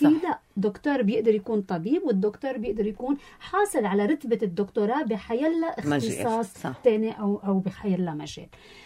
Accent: Lebanon; فقد ايه نحن كلبنانيه منحس انه بصوته في هويتنا

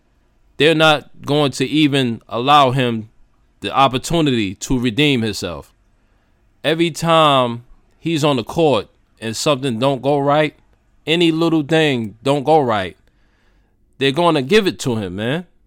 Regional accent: New York, United States; Now, I'm from New York. I'm not a Knicks fan. I'm a Chicago Bulls fan.

